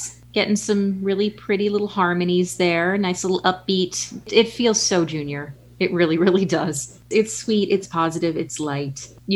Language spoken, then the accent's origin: English; Hillsdale, New Jersey, United States; Well, my hometown of Hillsdale, New Jersey was used as one of the filming locations as a fill-in for Stuckeyville, Ohio, or wherever it was supposed to be.